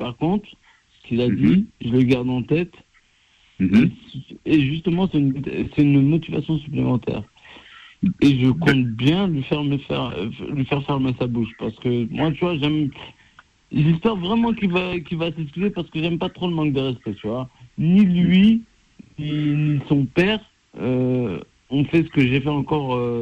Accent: Paris, Île-de-France, France; je suis parisien

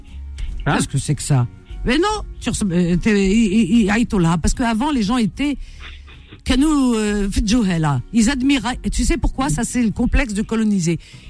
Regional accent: France; On aime la France parce qu'on est français.

